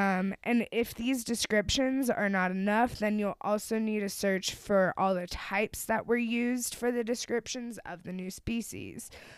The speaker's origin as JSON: {"language": "English", "country": "United States", "accent": "American", "said": "I am sure that it is pronounced differently or more correctly than what I am pronouncing it as in my American accent."}